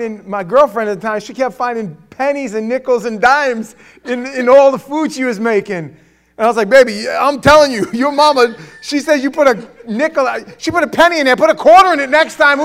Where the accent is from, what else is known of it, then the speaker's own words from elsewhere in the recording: New York, United States; moved away; At the time, I just came down to Florida. I'm from New York. We don't put money in food.